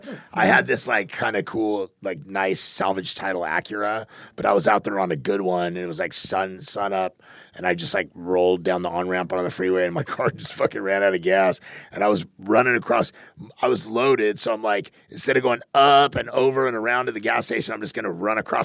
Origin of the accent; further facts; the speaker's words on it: California, United States; I grew up in Riverside County, if you were high, it was 90 days in jail.